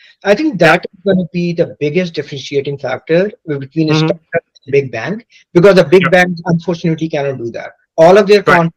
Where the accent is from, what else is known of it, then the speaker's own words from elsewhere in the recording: Canada; I know I'm a Canadian